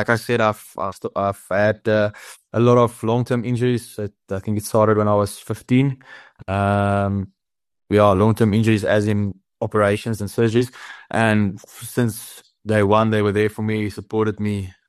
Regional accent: Rustenburg, North West, South Africa; I come from Rustenburg. We live on a farm there.

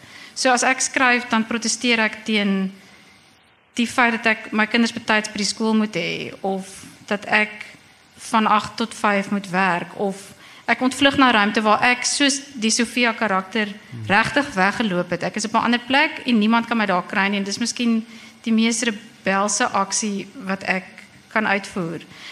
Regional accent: Bloemfontein, Free State, South Africa; also born or lived in Stellenbosch; het ek groot geword in Bloemfontein. Hoewel, nog voor Bloemfontein was daar nog ander goed ook. Ek het eintlik is ek gebore, die eerste paar jaar van my lewe het ek in Zimbabwe woonstelle in La Colline in Stellenbosch geblei.

